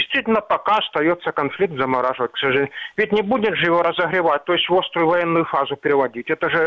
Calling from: Sloviansk, Donetsk Oblast, Ukraine; из Славянска.

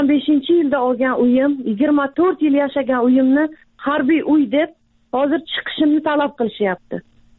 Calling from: Moscow, Russia; 1974 yılda tug'ilganman. Turmush o'rtog'im o'lgan. 4 nafar farzandim bor. Hozir Moskva shahridan sizlarga telefon qilyapman. Moskvada bolalarim boqish uchun ishlagani kelganman shu yerga. 4 yildan beri bitta joyda ishlayman, bitta kvartirada yashayman.

